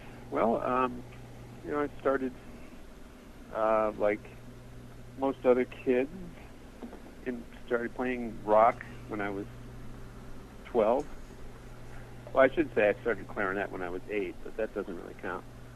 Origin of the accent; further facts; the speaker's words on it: Detroit, Michigan, United States; And I'm from Detroit, and there was a DJ on one of the public stations that used to play a lot of music from around the world